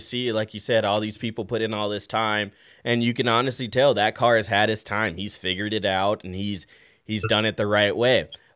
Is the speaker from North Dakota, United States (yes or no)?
yes; North Dakota, United States; I'm from North Dakota.